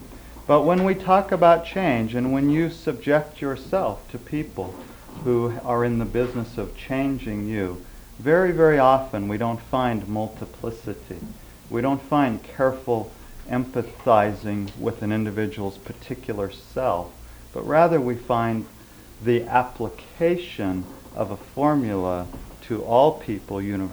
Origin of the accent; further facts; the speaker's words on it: Portland, Oregon, United States; I come from Portland, Oregon